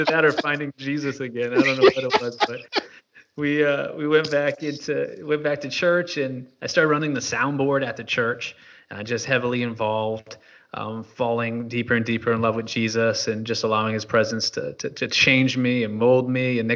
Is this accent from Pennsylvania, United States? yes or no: no; New Hampshire, United States; Yeah, I'm originally from New Hampshire. Well, I was born in Texas, but I grew up mostly in New England.